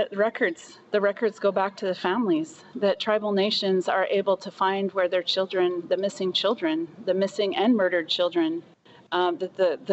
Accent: United States; And so for so many of us growing up in the United States, all we wanted to be was the very best self that we could be.

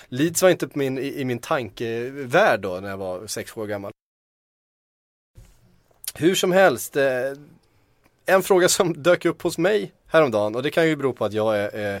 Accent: Östergötland, Sweden; accent: Östergötland dialect; min östgötska som smiter igenom ibland

